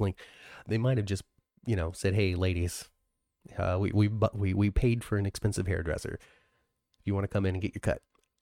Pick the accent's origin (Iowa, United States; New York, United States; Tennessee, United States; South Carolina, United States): New York, United States; and I'm from New York.